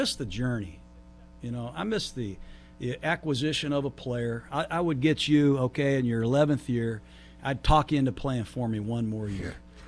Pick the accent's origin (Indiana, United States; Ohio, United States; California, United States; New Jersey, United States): Indiana, United States; South Bend; I grew up in South Bend, Indiana. My dad coached at Notre Dame.